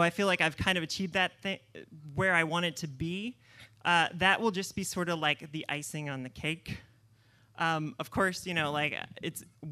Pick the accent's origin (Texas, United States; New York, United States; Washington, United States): Texas, United States; I grew up in Texas in a sort of like secluded little suburb.